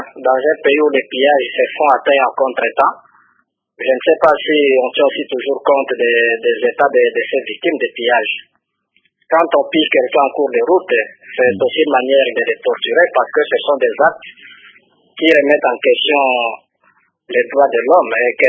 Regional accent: DR Congo

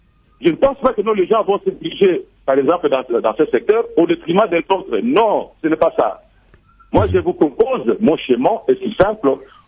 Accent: DR Congo; Nous sommes des Congolais. Ce pays nous appartient.

